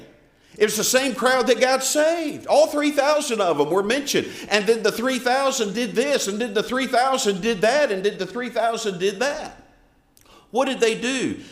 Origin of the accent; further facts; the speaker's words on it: Southern United States, United States; Listen, this is the South. I was born in the South. I've lived in the South all my life.